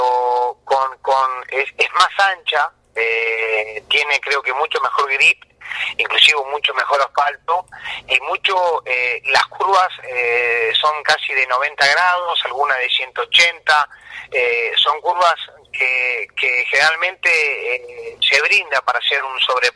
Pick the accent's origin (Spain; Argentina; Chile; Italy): Argentina; Río Colorado, Río Negro; born there; also born or lived in Neuquén; now in La Adela, Argentina; yo soy nacido en Río Colorado, Río Negro. Ahora estoy radicado viviendo en Ladela, La Pampa, que nos divide el río, las dos provincias y los dos pueblos.